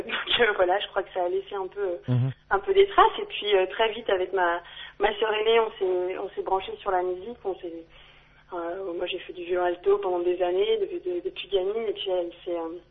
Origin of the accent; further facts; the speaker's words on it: Lyon, Auvergne-Rhône-Alpes, France; Bon, je suis pas née sur les pentes de la Croix-Rousse non plus, hein, mais en tout cas, ouais, je suis née à Lyon, j'ai grandi à Lyon. J'ai bien essayé de me sauver quelques fois, essayer d'aller vivre ailleurs. J'ai fait quelques tentatives à Paris, à Londres et puis en Suisse